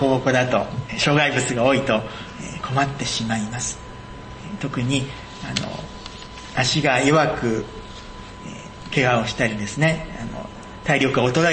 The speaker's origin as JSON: {"language": "Japanese", "region": "Kyushu", "country": "Japan", "tie": "born or raised there", "also_born_or_lived": "Chiba", "moved": "as an adult", "said": "私は南の方九州で育ちましたけども、ある時大学でそして千葉で進学校に学ぶようになってから、"}